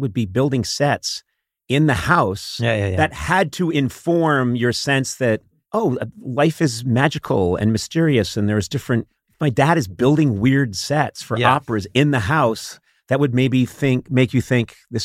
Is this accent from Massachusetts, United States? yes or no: yes; Boston, Massachusetts, United States; because I'm from Boston, Massachusetts. Nobody's doing that.